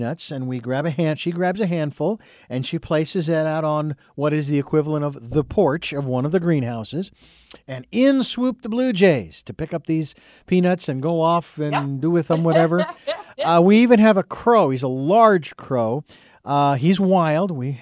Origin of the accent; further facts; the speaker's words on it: Phoenix, Arizona, United States; And, again, I grew up in Phoenix.